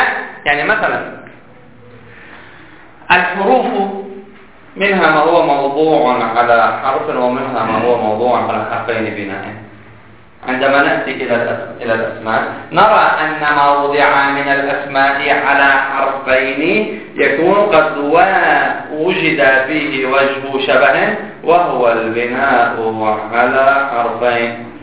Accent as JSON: {"language": "Arabic", "country": "Lebanon", "said": "عندنا في لبنان"}